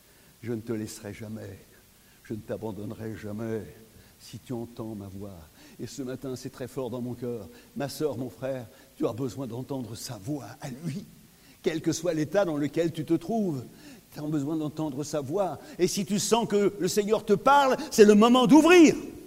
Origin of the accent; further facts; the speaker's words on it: Normandy, France; Nous, en Normandie, je ne sais pas si ça se dit, le frère Barman, que comme moi, nous sommes des Normands, n'est-ce pas, moi?